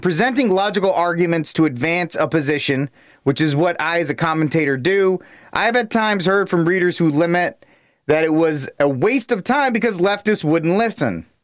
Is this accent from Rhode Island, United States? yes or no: yes; Rhode Island, United States; now in Texas, United States; I, as a man in Texas, have to fund abortions in California and Oregon, in my home state of Rhode Island